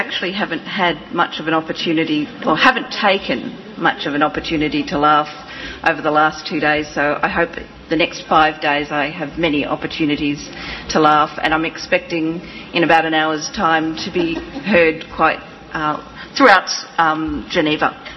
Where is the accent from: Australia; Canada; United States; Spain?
Australia; I come from Australia